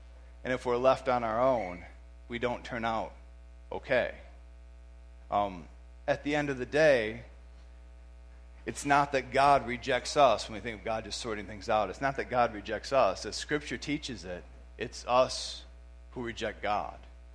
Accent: United States; Now, as an American, this makes me uncomfortable, right?

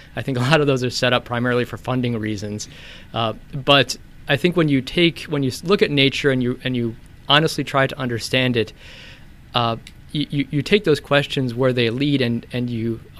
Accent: Columbus, Ohio, United States; I'm from Columbus, Ohio originally.

